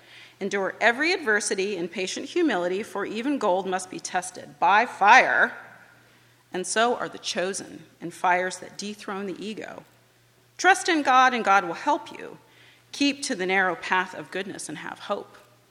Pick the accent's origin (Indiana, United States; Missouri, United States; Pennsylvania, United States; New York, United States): Indiana, United States; Goshen; I'm from Goshen. That means I was born into and formed in the Christian formation sense of the word, an intensely pro-Mennonite environment